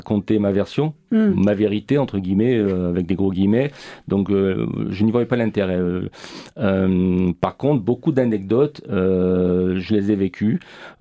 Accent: Ajaccio, Corsica, France; born there; Alors, je suis né en Corse il y a 60 ans, oui, à peu près.

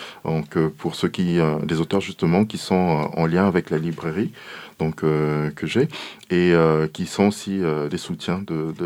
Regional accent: Republic of the Congo; born there; c'est une culture justement d'où je viens. Je suis né au Congo-Brazzaville.

